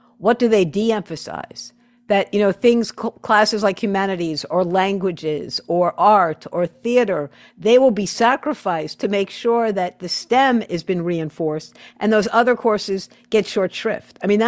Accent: Hicksville, New York, United States; I grew up on Long Island, and I was I, Hicksville actually

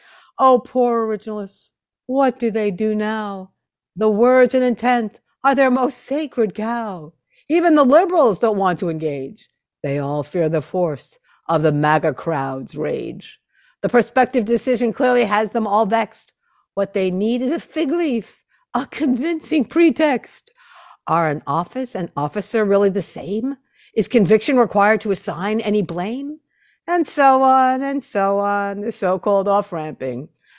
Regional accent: Hicksville, New York, United States; also born or lived in Brooklyn; I'm originally from Hicksville, Long Island. I was born in Bay Ridge, Brooklyn. I should at least care a little bit given my origins.

